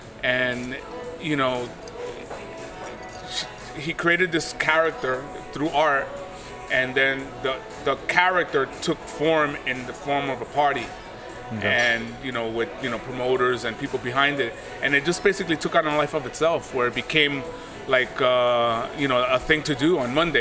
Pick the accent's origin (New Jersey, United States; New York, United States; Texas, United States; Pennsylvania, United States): New York, United States; New York City; moved away as an adult; now in Miami, United States; Well, I'm originally from New York. I moved to Miami in 2002. I left New York right after 9/11